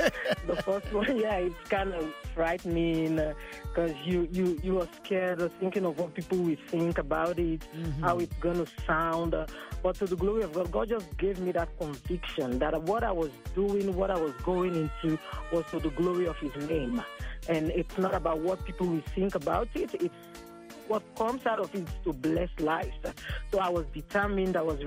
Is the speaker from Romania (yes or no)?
no; Southern Province, Sierra Leone; now in United States; I'm from Sierra Leone, from Moyamba District, Kayamba Chiefdom.